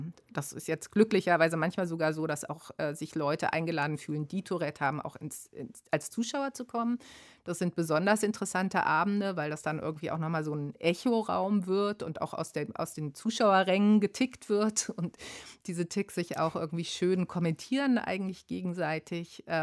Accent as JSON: {"language": "German", "region": "Hesse", "country": "Germany", "tie": "born or raised there", "also_born_or_lived": "Baden-Württemberg", "said": "Ich bin in Baden-Württemberg geboren, aber in Hessen groß geworden."}